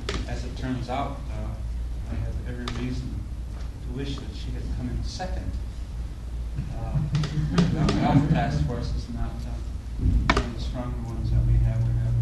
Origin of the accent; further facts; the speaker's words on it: India; And one of the things that I find as an Indian that's very disheartening is that we are only now, I think, as a matter of fact, the last few years, beginning to have any faith in ourselves or each other.